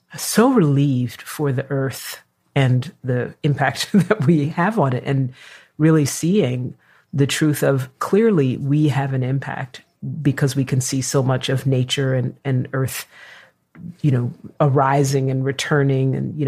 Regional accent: New York, United States; I'm a New Yorker at heart. My family is in New York.

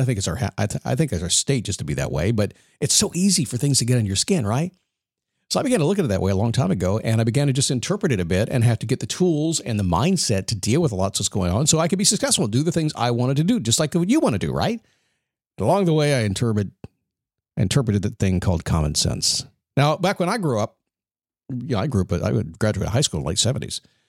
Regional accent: Virginia Beach, Virginia, United States; born there; A long time ago, when I was born in the Portsmouth Naval Hospital in Virginia Beach, Virginia. It's not there anymore.

